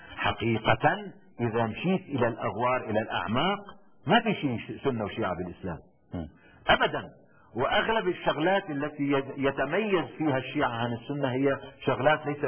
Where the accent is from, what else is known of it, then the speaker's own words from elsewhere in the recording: Lebanon; نحن كلبنانيين علينا المتضررين الشعب